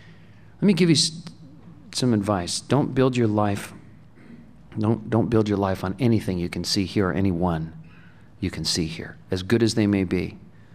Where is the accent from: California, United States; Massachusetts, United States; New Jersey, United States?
California, United States; Santa Cruz; I grew up in Santa Cruz, California, where houses shake a lot, and where a lot of times they'll just fall right off a hillside.